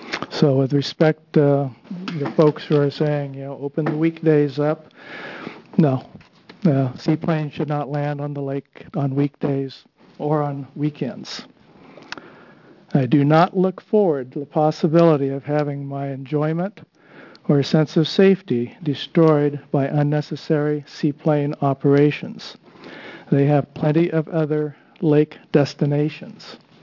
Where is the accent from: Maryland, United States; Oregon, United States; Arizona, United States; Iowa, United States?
Oregon, United States; Salem; now in Lowell, United States; I live in Lowell, Oregon. I was born and raised in Salem, Oregon.